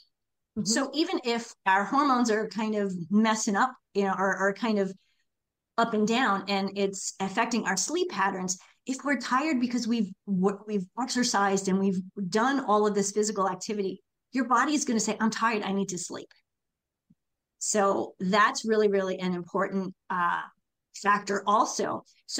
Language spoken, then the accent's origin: English; New York, United States; I'm from New York, so I do this a lot.